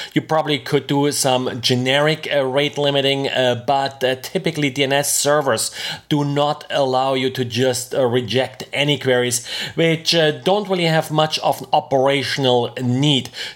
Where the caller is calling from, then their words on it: Jacksonville, Florida, United States; I'm today recording from Jacksonville, Florida.